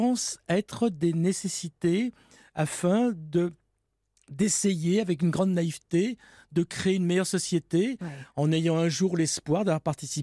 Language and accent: French; France; Oui, alors je me suis arrêté à 12 degrés. Je suis français.